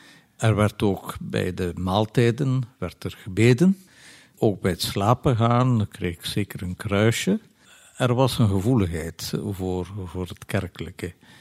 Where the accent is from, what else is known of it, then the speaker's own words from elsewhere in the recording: West Flanders, Belgium; accent: West Flemish; ik zal wel een West-Vlaams accent hebben, maar ik heb nooit dialect mogen spreken en ik vind dat wel een pittig en leuk dialect, maar je zult het niet uit mijn mond horen.